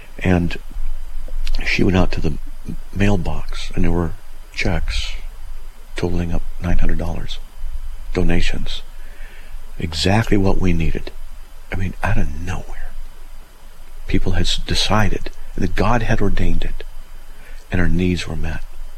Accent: California, United States; now in Idaho, United States; Let me tell you, I'm from Southern California.

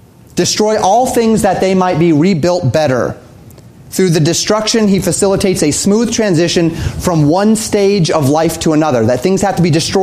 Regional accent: Colorado, United States; I grew up in Colorado.

